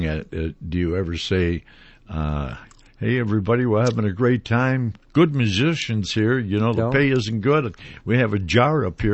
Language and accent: English; Saint Paul, Minnesota, United States; now in Northfield, United States; You know, I'm a Northfielder. I'm a townie now, but I grew up in St. Paul, and I think St. Paul had skyways well before Minneapolis.